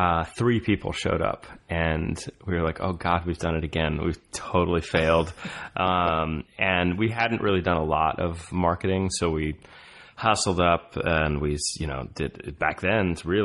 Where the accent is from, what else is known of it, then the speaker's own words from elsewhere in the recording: Texas, United States; I grew up in Texas. I have a lot of family here